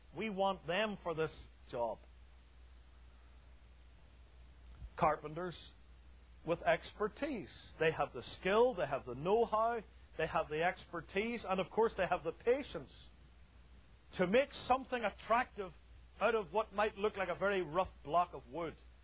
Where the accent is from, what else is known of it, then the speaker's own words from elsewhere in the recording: United Kingdom; I grew up in the United Kingdom calling a carpenter a joiner.